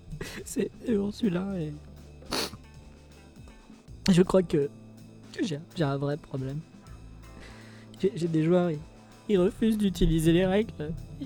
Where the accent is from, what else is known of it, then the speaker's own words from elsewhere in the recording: Paris, Île-de-France, France; j'y connais rien, je suis parisien quoi.